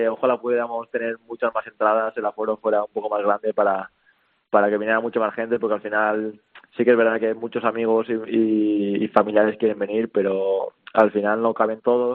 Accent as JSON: {"language": "Spanish", "town": "Xàtiva", "region": "Valencian Community", "country": "Spain", "said": "Soy de Valencia."}